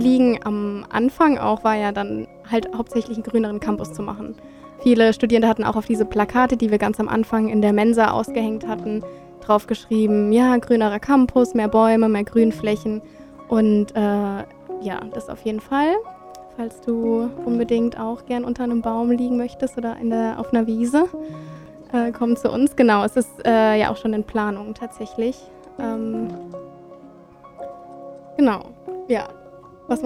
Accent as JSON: {"language": "German", "town": "Giessen", "region": "Hesse", "country": "Germany", "said": "Ich bin auch 20 Jahre alt. Ich komme aus Gießen"}